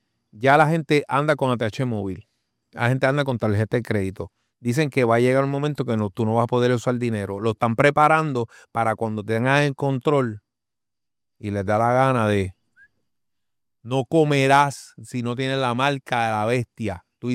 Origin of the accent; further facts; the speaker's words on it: Puerto Rico; yo soy PR, yo soy puertorriqueño